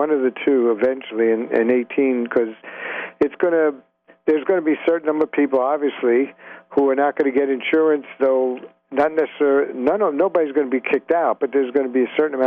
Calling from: Reston, Virginia, United States; I'm from Northern Virginia and Reston, Virginia, a little about 20 miles west of Washington, D.C.

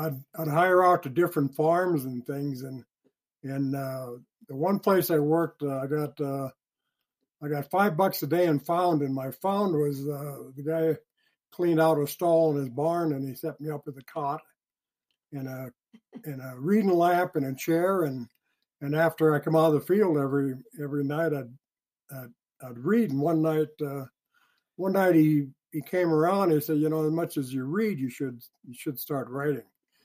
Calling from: Cheyenne, Wyoming, United States; Cheyenne, Wyoming.

